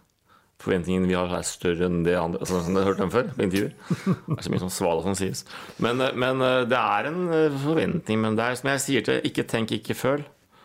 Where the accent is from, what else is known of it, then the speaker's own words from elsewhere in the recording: Horten, Vestfold, Norway; jeg er fra Horten